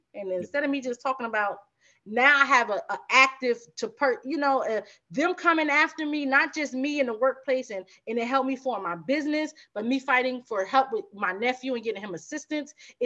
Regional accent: Newark, New Jersey, United States; I grew up in Newark in the 80s.

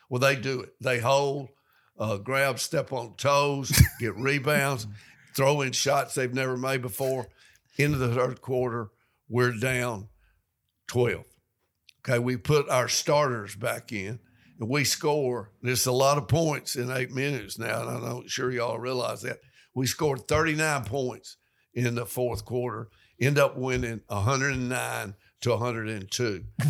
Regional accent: East Lake, United States; Now, you know, again, still I'm from East Lake and not real bright

